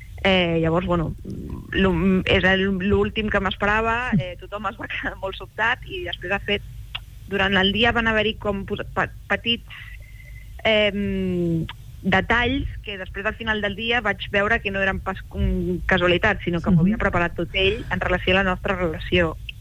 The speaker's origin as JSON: {"language": "Catalan", "town": "Barcelona", "region": "Catalonia", "country": "Spain", "said": "la meva parella, que encara vivia a Barcelona, nosaltres som de Barcelona"}